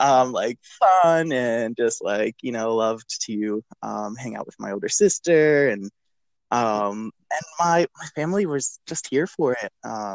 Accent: Lancaster, Pennsylvania, United States; now in Boston, United States; Yes. I grew up in Lancaster, Pennsylvania.

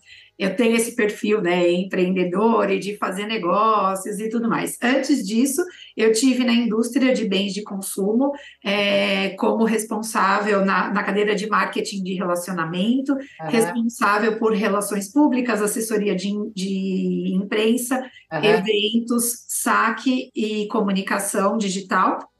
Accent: São Paulo, Brazil; São Paulo.

